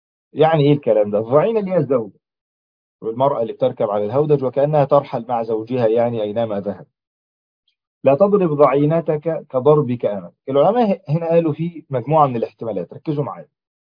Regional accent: Egypt; عندنا في مصر

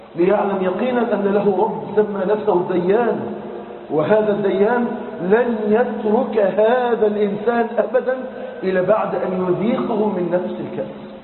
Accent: Egypt; احنا النهاردة عندنا في مصر 10 مليون عانس ساب تكاليف الزواج.

